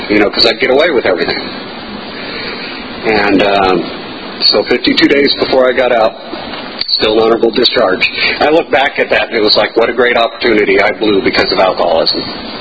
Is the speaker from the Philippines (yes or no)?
no; California, United States; So I went in, and I was from California, so I didn't know what humidity was.